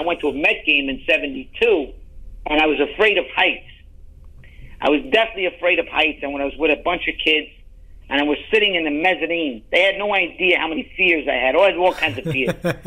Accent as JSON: {"language": "English", "region": "New York", "country": "United States", "said": "I was from Queens, which I really should have been Mets fan by landscape."}